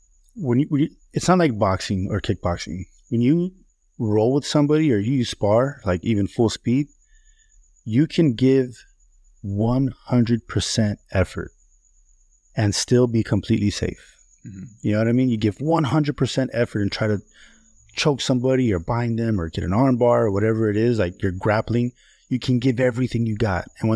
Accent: El Sereno, California, United States; so I grew up in El Sereno, and I had a group of friends.

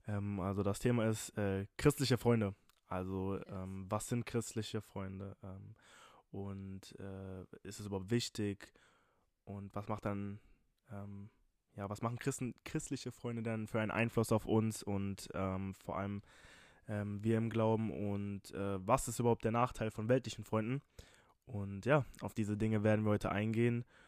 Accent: Heidelberg, Baden-Württemberg, Germany; Ich bin 19 Jahre alt. Ich komme aus Heidelberg.

